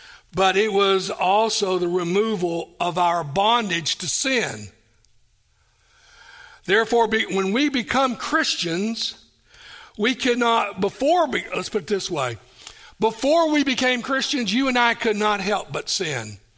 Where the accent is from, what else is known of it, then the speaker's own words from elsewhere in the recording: Tennessee, United States; I will transfer back to near my hometown in Tennessee to East Tennessee State University.